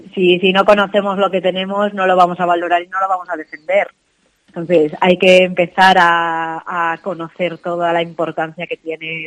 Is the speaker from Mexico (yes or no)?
no; Villafáfila, Castile and León, Spain; la iglesia del campanario de Villafáfila, obviamente tiro para mi pueblo, tiro para mi tierra, para Tierra de Campos